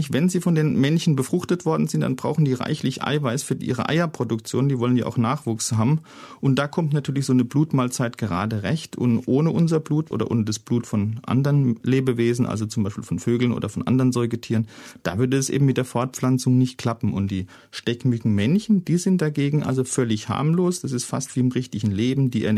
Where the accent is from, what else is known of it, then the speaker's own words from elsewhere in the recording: Karlsruhe, Baden-Württemberg, Germany; Also ich komme aus Karlsruhe, das ist ja im Oberrheingebiet, das hat ja eh so ein mediterranes Klima.